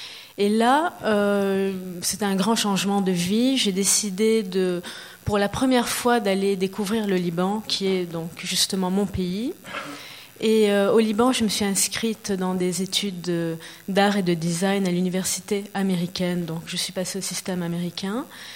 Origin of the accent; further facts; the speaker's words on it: Rome, Lazio, Italy; also born or lived in Paris; je suis née à Paris et j'ai grandi à Rome. J'ai fait toute ma scolarité dans une école française à Rome, une école de catholique.